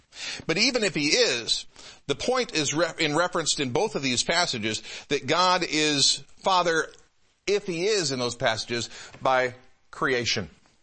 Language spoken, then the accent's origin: English; Ballston Spa, New York, United States; born there; I was born on March 23rd, 1963 in Ballston Spa, New York. Where's Ballston Spa near? It's about 35 miles north of Albany, New York. Just south of Saratoga.